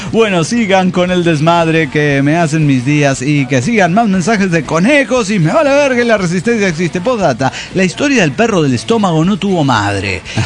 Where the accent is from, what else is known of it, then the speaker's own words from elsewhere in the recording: Culiacán, Sinaloa, Mexico; de Culiacán, Sinaloa.